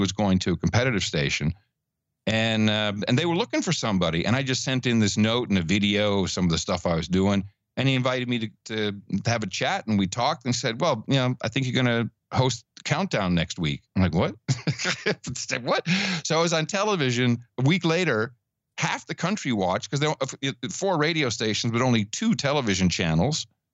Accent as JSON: {"language": "English", "town": "Amsterdam", "region": "North Holland", "country": "Netherlands", "said": "dude, I'm from Amsterdam. This is boring."}